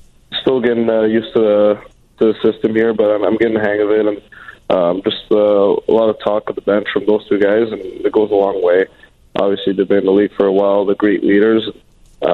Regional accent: Montreal, Quebec, Canada; In Montreal.

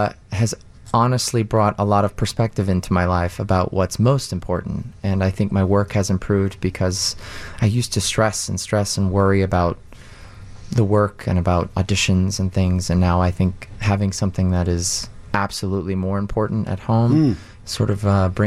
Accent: Marietta, Georgia, United States; now in New York City, United States; I'm originally from Marietta, Georgia, but I live in New York City now.

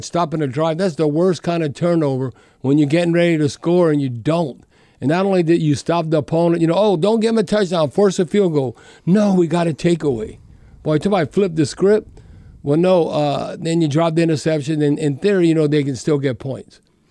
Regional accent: Louisiana, United States; I'm at Northwestern State University. I'm from the Bayou. I'm up in North Louisiana.

